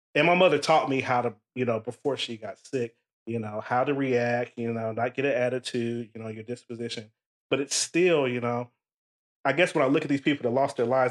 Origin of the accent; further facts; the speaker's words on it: Ohio, United States; I'm from Ohio. I grew up in the inner city, you know